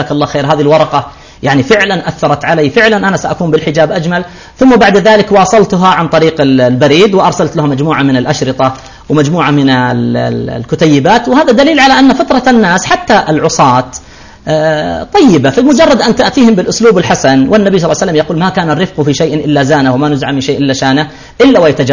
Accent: Saudi Arabia; وجيزان مدينة عزيزة عندنا في السعودية

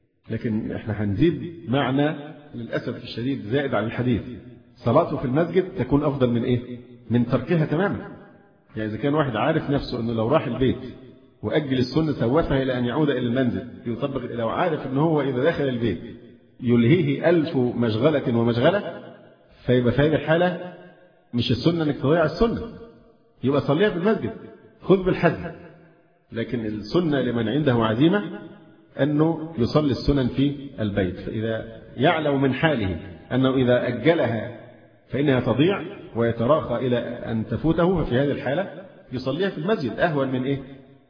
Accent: Egypt; برضو مفروض أن احنا مصريين

